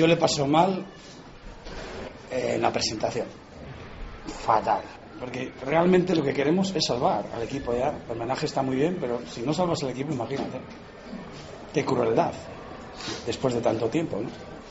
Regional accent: Valladolid, Castile and León, Spain; Yo soy vallisoletano y me siento vallisoletano

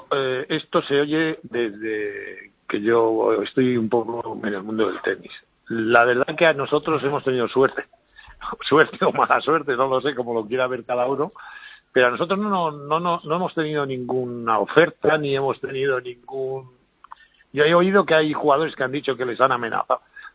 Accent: Spain; nosotros somos los españoles demasiado exigentes con nuestros deportistas

